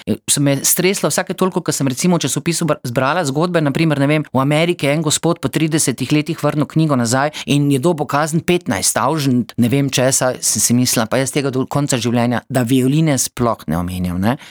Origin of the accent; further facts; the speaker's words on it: Maribor, Styria, Slovenia; accent: Styrian; ker imam štajerski naglas, ne, zaradi Maribora.